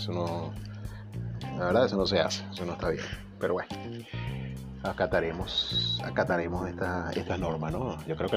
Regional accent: Venezuela; me da pena ajena como venezolano

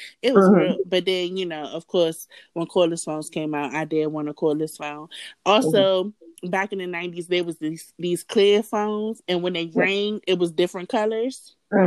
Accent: Maryland, United States; see, I grew up in Montgomery County, so we didn't have the box in Montgomery County, but it was a DC and a PG County thing

